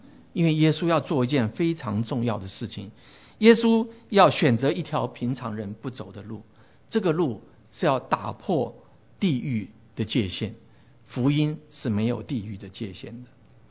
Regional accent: Taiwan; 那我在台湾长大的时候呢，叫我们叫做外省人，其他人叫本省人

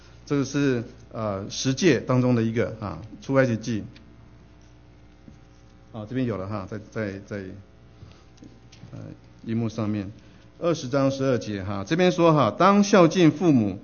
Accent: China; 我们身为中国人哈，我们想我们在这样的一个教育当中、体系当中，我们都能够有深切的理解哈

